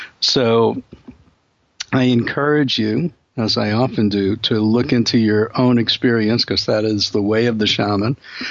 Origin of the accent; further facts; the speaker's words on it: Brooklyn, New York, United States; And we're both from Brooklyn, so how good is that?